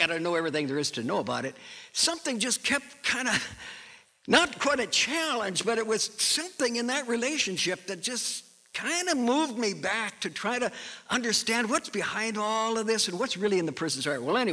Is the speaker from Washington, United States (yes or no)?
no; North Dakota, United States; I am from a foreign country, as I mentioned in the first service. I'm from North Dakota. It's way yonder.